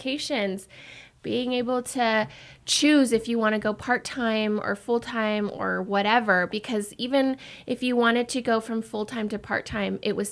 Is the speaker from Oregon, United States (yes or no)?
no; Idaho, United States; I came from Idaho not having a union, and I just felt happier without.